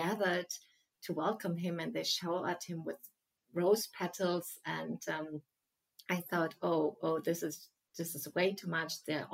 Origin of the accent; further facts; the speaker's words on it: Germany; English is a second language; And originally I'm from Germany.